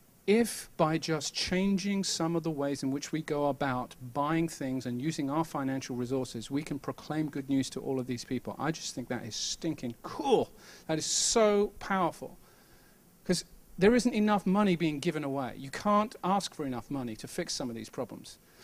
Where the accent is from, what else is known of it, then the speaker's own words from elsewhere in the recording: United Kingdom; now in Santa Cruz, United States; and you can tell from my accent I'm not from around here. I live in Santa Cruz, And but I am kind of eventually from the UK through a very long history of being a missionary kid